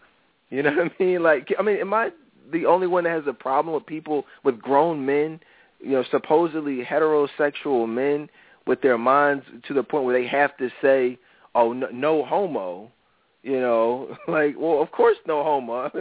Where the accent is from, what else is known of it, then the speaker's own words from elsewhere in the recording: Philadelphia, Pennsylvania, United States; I'm from Philly. I know it's very popular here.